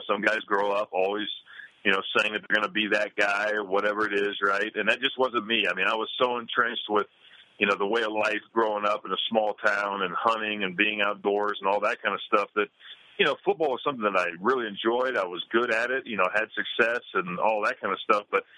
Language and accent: English; Greenville, Ohio, United States; I grew up in Greenville, Ohio, which is basically west central Ohio.